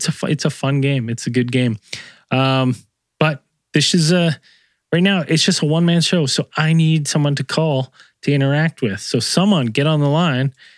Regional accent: Canada; But as a Canadian, I can speak for all Canadians

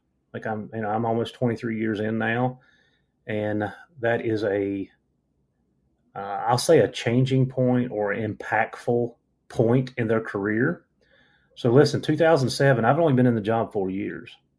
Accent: Narrows, Virginia, United States; So Jarrett was from Narrows, my hometown.

